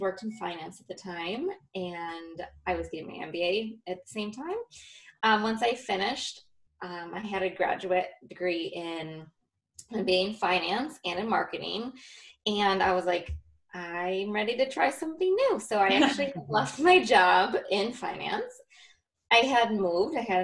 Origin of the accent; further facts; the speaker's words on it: Rochester, New York, United States; now in Webster, United States; I am born and raised in Rochester, New York. I still live in Webster.